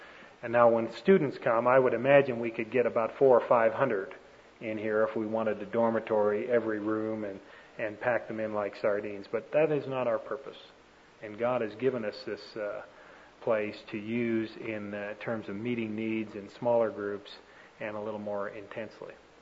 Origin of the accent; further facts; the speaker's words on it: Toronto, Ontario, Canada; I was born and raised in Canada, in the area of Toronto, Ontario, which is north of Buffalo, about 90 miles, or right across the lake from Cleveland.